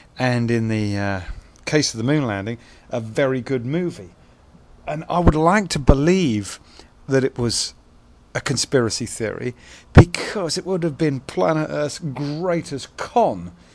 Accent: England, United Kingdom; as an English guy

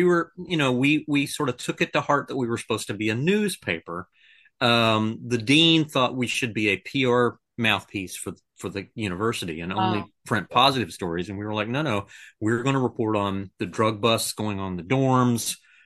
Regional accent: Pensacola, Florida, United States; I grew up in Pensacola. I didn't know anything at all about the rest of Florida.

